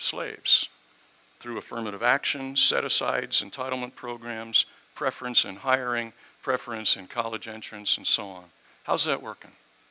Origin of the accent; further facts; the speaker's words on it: Southern United States, United States; I was raised partly in the South and attended a school in the 1960s in the South